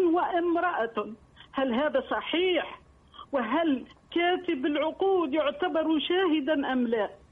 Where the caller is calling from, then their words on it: Tunisia; عقدي كتب في البلدية عندنا في تونس